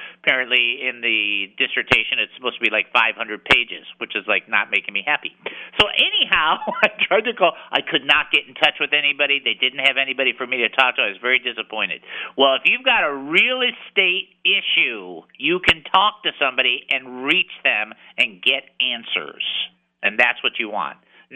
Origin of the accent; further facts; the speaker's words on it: Texas, United States; I'm a Texan, and believe me, the thing I'm happiest about, I'm not a Californian.